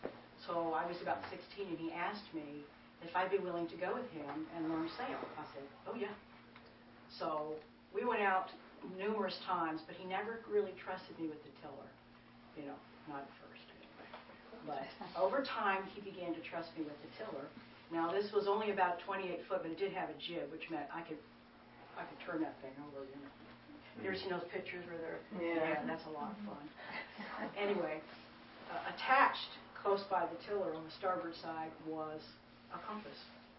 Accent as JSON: {"language": "English", "region": "Chesapeake Bay", "country": "United States", "tie": "born or raised there", "said": "I was raised on the Chesapeake Bay, and we always had powerboats."}